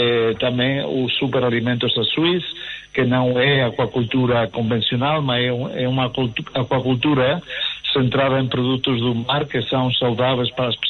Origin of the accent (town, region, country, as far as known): Spain; born or raised there; Portuguese is a second language; also born or lived in Lisbon